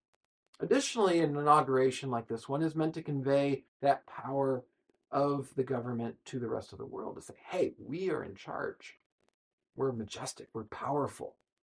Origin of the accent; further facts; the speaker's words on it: United States; it was just amazing as an American to watch this